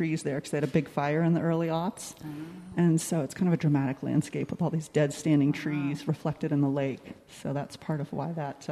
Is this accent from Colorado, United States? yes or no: yes; Aspen, Colorado, United States; I grew up in Aspen, and the Aspen Art Museum used to be down by the Roaring Fork River